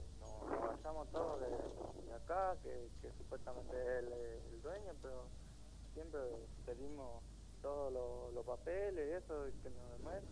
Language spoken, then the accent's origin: Spanish; Paraguay; now in Argentina; Y nosotros somos paraguayos